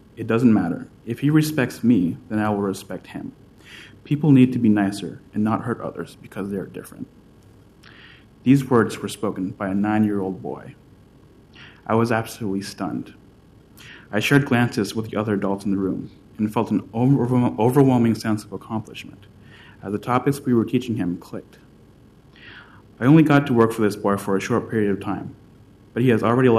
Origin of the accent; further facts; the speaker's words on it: Portland, Oregon, United States; I'm 20 years old, and I was born and raised in Southeast Portland.